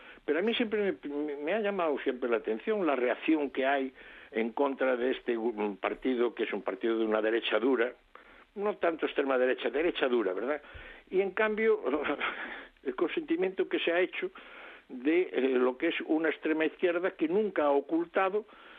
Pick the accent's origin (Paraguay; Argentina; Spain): Spain; Galicia; pues hay algo que yo como gallego, ¿verdad?, que siempre estamos pensando en la existencia de las meigas